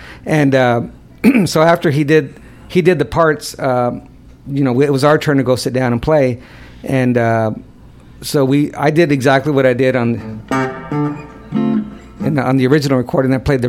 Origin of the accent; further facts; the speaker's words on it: Los Angeles, California, United States; I have all these amazing stories about my brothers when we were growing up in the East LA rock and roll scene.